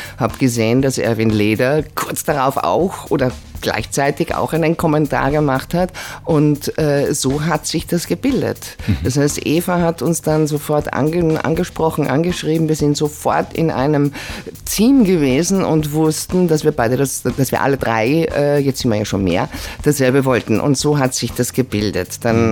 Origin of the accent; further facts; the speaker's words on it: Carinthia, Austria; now in Vienna, Austria; Ich bin ursprünglich aus Kärnten.